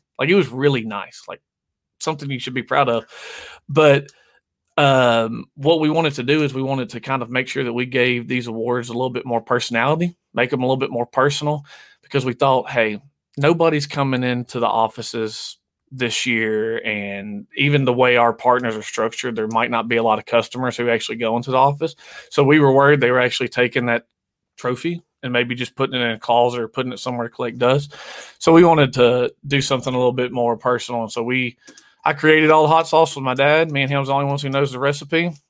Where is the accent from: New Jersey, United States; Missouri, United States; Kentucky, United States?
Kentucky, United States; Glasgow; so I'm from Kentucky, in small town Glasgow, Kentucky.